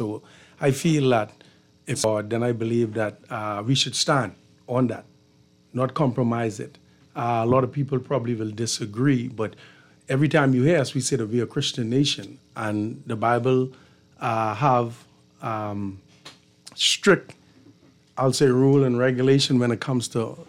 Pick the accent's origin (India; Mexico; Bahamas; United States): Bahamas; Black Point, Exuma; I'm from Great Guanakee, but we call it Black Point Exuma.